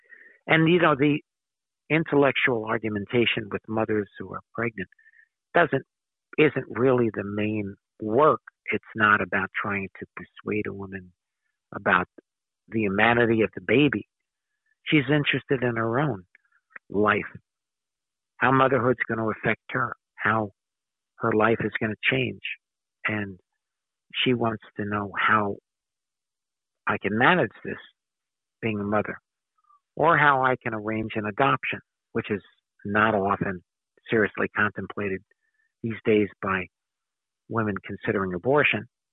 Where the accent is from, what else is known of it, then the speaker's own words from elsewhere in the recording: Staten Island, New York, United States; although I grew up on Staten Island